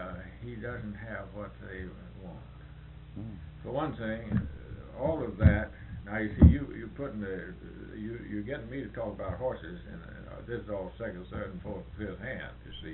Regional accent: Kentucky, United States; also born or lived in Tennessee; No, I was raised on the Tennessee Kentucky line west. There.

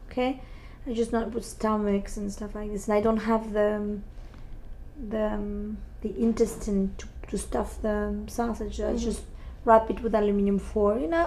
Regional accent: Tunisia; English is a second language; moved away as an adult; now in Miami, United States; I'm from Tunisia. Who would have thought one day I would come in Miami in the United States?

